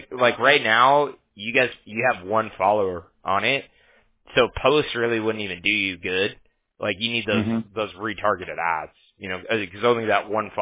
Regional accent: Huntington Beach, California, United States; I'm from Orange County too, like, you know, I'm from Huntington Beach or whatnot.

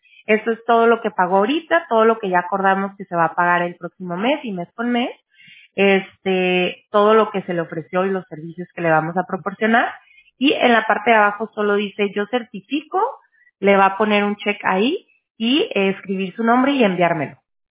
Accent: Mexico; yo soy mexicana

